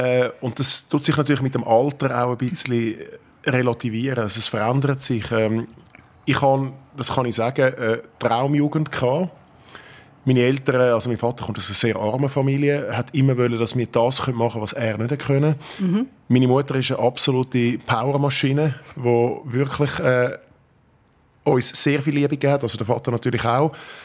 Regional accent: Kloten, Zurich, Switzerland; Ich bin im Schlufweg aufgewachsen. Ich meine, sportlicher wie der Schlufweg in Kloten kann man gar nicht sein.

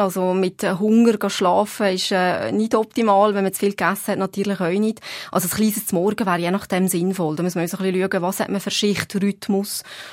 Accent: Valais, Switzerland; ich habe natürlich als Walliserin nichts gegen Fondue oder Raclette

